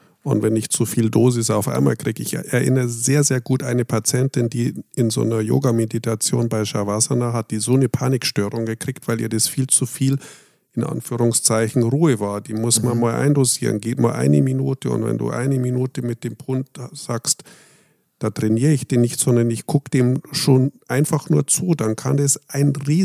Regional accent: Bavaria, Germany; ich komme ja aus Bayern

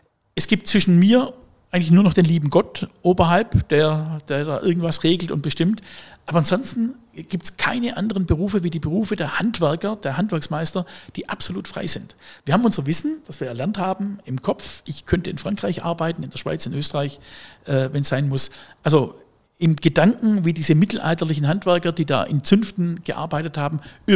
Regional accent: Baden-Württemberg, Germany; Und als Schwabe, man braucht nicht viel Geld.

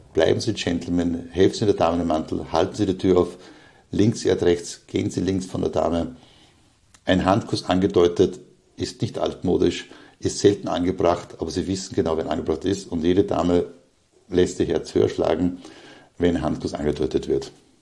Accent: Upper Austria, Austria; planen auch von Wien, Niederösterreich wieder in meine alte Heimat Oberösterreich zu gehen

